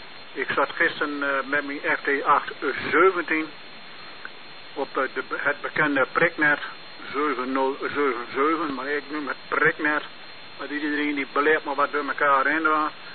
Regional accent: Elp, Drenthe, Netherlands; born there; toen zat ik in mijn geboorteplaats Elp.

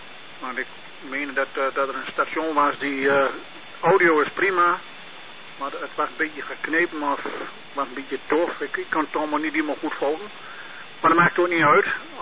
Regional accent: Elp, Drenthe, Netherlands; born there; toen zat ik in mijn geboorteplaats Elp.

